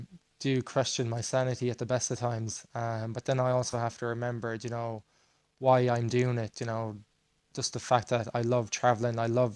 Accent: Ireland; because obviously being Irish, we're not used to the 45, 50 degrees Celsius

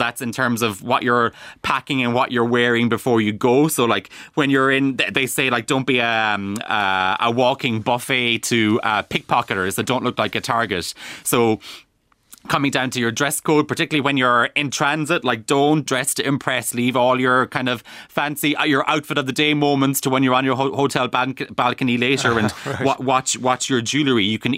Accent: Ireland; as Irish people

